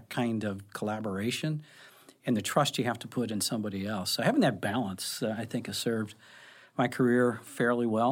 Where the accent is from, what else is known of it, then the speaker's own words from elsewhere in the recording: University City, Missouri, United States; I grew up in University City, a lot of big trees, but when we were probably 8, 9, 10 years old, we used to have those little bow and arrows, and we would go squirrel hunting with bow and arrows in University City